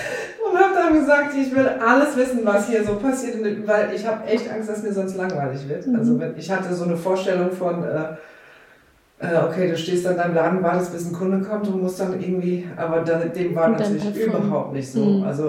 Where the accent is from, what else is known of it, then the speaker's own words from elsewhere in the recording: Groningen, Netherlands; moved away as an adult; now in Koblenz, Germany; Also ich komme ja von Holland, aus Groningen. Bin da geboren und habe da, bis ich 22 war ungefähr, gelebt.